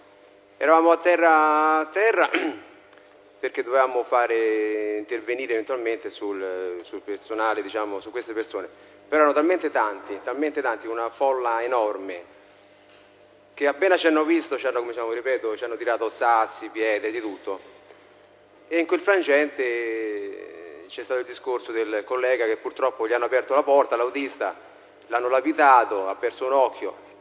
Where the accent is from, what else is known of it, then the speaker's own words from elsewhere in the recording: Florence, Tuscany, Italy; io vengo da Firenze, non conosco bene le strade.